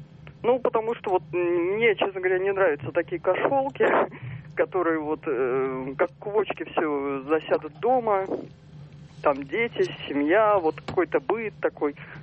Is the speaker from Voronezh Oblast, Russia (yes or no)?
no; Saint Petersburg, Russia; я из Санкт-Петербурга.